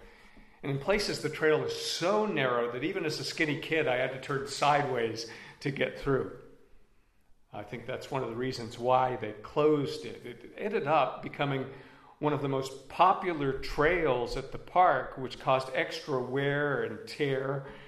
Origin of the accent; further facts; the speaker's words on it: California, United States; born there; too far from where I was born in San Diego County, California